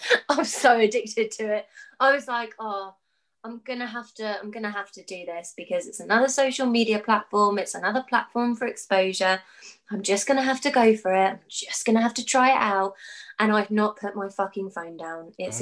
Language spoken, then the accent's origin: English; South East England, United Kingdom; now in Southampton, United Kingdom; I grew up in the Surrey Hills, so I used to talk quite poshly, but I've lived in Southampton for 10 years, so I've got, like, this weird mongrel-like accent that doesn't really go anywhere.